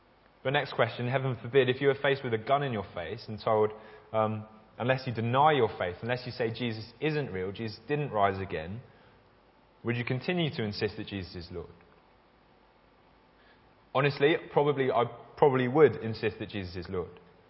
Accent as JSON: {"language": "English", "town": "Virginia Water", "region": "South East England", "country": "United Kingdom", "tie": "born or raised there", "said": "would I have the guts to walk around Virginia Water, walk around my hometown with a pile of Bibles"}